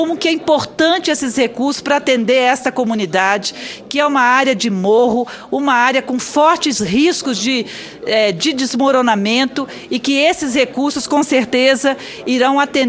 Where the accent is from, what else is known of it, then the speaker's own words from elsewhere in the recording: Espírito Santo, Brazil; Nós que somos capixabas sabemos das dificuldades que o Estado enfrenta